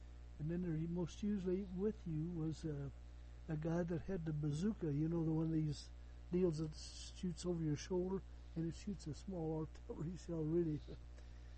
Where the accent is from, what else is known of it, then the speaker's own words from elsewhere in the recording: Kinsley, Kansas, United States; I was from Kinsley, Kansas, you know.